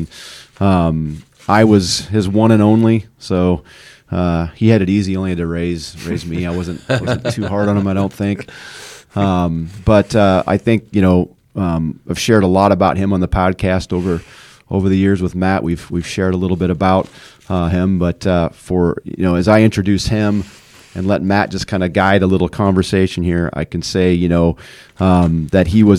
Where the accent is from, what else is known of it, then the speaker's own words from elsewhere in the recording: Canada; now in United States; I talk about being Canadian, and still am proudly Canadian and now proudly American as well.